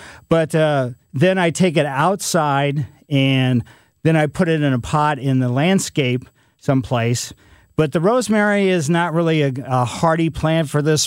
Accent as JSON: {"language": "English", "town": "Ellisville", "country": "United States", "tie": "born or raised there", "said": "The people across the street when I was growing up in Ellisville on Maple Lane"}